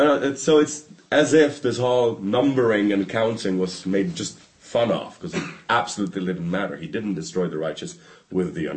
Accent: Finland; also born or lived in Czech Republic; I grew up in an atheistic household. It was funny, though, because I was brought up in Finland, because my father worked for Czech Airlines, and we would travel there and fro quite constantly.

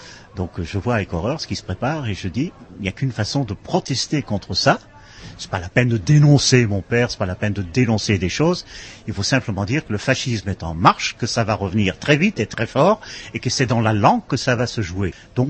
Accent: Antwerp, Flanders, Belgium; born there; je suis né à Anvers, effectivement, qui est un port où il y a une communauté juive importante, encore toujours à l'heure actuelle. Et aussi où on pratique quatre ou cinq langues dans chaque famille, enfin comme dans tous les grands ports à peu près.

